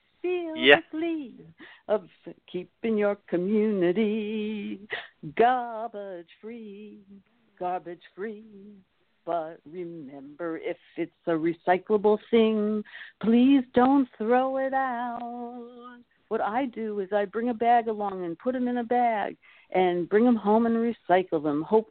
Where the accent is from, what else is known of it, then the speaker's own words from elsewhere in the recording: Seaford, New York, United States; I grew up on Long Island, Seaford, Long Island.